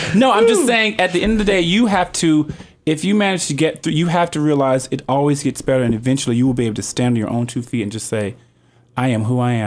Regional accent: North Carolina, United States; I didn't really have anyone as a gay male growing up in North Carolina to talk to about these things.

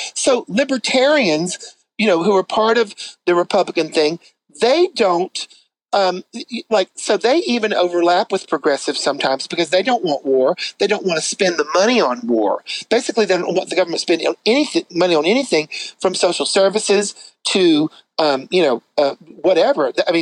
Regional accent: Tennessee, United States; but I'm from Tennessee. And, you know, down there they are.

